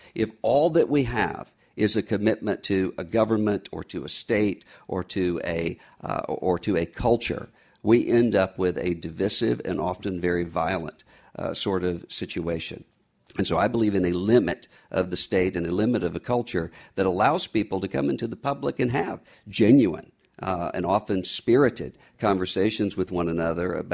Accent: United States; not only as a Baptist, but as an American and as a Christian.

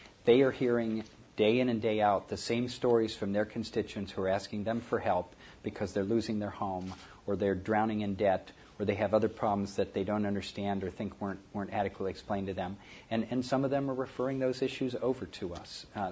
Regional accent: Columbus, Ohio, United States; You might want to dramatize that by saying that I grew up and lived near Columbus, Ohio as well.

